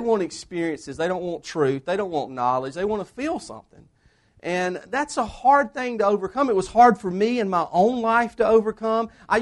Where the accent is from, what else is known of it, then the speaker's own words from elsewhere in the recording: Whitmire, South Carolina, United States; I grew up in Whitmire, South Carolina, in the upstate Newberry County. I was the son of a mill worker and a mill family, textile mill family. I graduated from Whitmire High School, and we had 52 people in our graduating class.